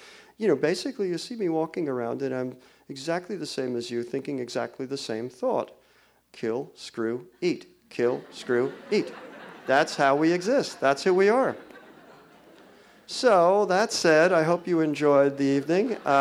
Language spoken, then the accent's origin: English; New York, United States; now in Los Angeles, United States; I grew up in New York. I had never been west of the Hudson River till I was in my early 20s. And then I went all the way west to Buffalo because I married a Buffalo gal.